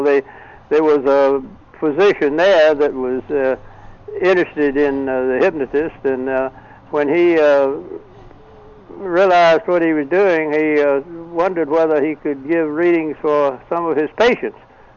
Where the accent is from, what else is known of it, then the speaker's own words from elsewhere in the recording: Selma, Alabama, United States; born there; also born or lived in Virginia Beach; Now, of course, this was before I was born, because I was born in Selma, Alabama.